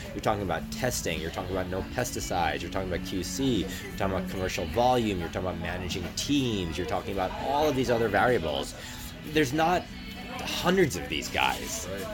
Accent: New Jersey, United States; I grew up in New Jersey.

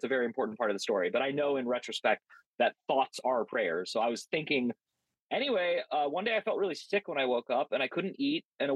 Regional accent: California, United States; moved away as an adult; But within about a month, I realized I'm a weirdo from California. I don't fit in. I have no friends. I had the best group of friends ever in California.

